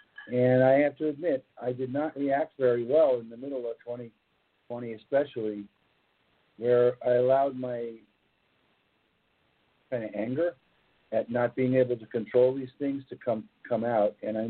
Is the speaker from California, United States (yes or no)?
yes; Los Angeles, California, United States; I'm from Los Angeles, California, and I'm your host this evening.